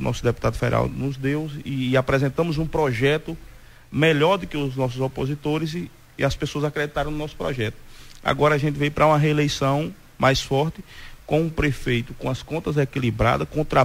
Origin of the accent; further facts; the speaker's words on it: Laje dos Negros, Bahia, Brazil; Em relação à Laje dos Negros, só gratidão pelo povo da minha terra, porque mais uma vez carimbou.